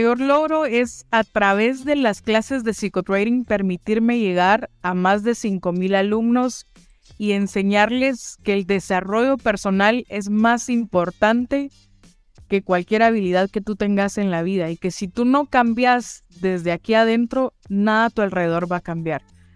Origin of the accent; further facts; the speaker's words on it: Guatemala; Y como guatemaltecos, yo no sé si en toda Latinoamérica, pero tenemos la mala costumbre de ir tarde a todo.